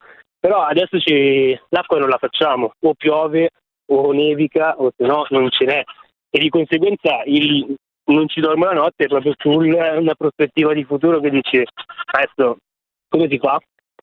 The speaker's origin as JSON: {"language": "Italian", "town": "Milan", "region": "Lombardy", "country": "Italy", "said": "io poi sono di Milano come dicevo prima"}